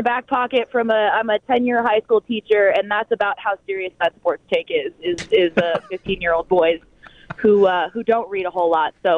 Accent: Wyoming, United States; now in Denver, United States; I'm from Wyoming, and I'm driving up to go to a Wyoming game right now.

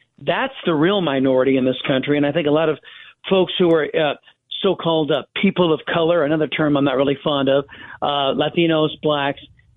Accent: United States; there's nothing minor about me. I'm an American.

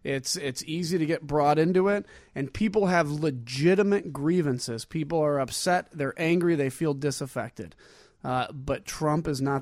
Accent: United States; What I'm saying for me, though, is, as an American, I have a decision to make.

